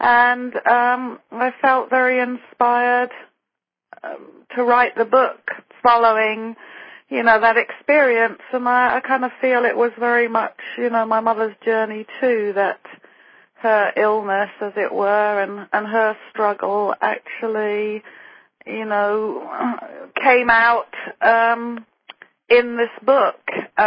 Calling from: Ojai, California, United States; I'm in Ojai, California. Southern California.

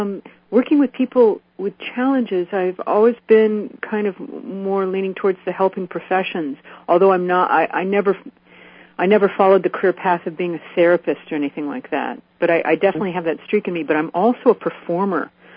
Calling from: New York, United States; I am in upstate New York.

